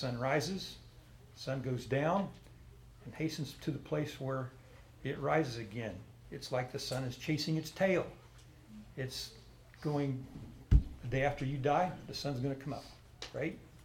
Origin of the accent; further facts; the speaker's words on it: Kansas, United States; Now, we're from Kansas, land of the south wind, so we know this, right?